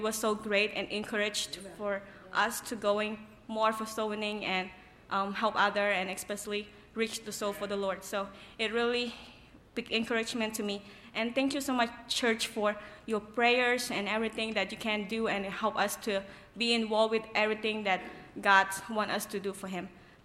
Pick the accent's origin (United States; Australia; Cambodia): Cambodia; It's hard. It's not American. I'm from Cambodia.